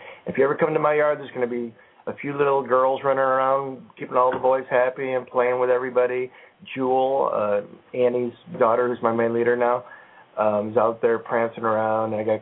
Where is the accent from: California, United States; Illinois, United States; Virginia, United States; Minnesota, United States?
Illinois, United States; Chicago; It's interesting, you know, because I'm coming from Chicago, there ain't too many people.